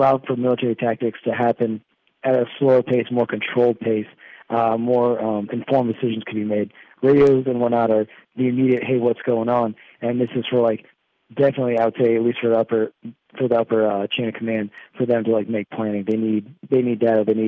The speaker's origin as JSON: {"language": "English", "town": "Omaha", "region": "Nebraska", "country": "United States", "tie": "born or raised there", "said": "Born and raised in Omaha, Nebraska. I lived there until I graduated from high school, and then went to Chicago for 2 years."}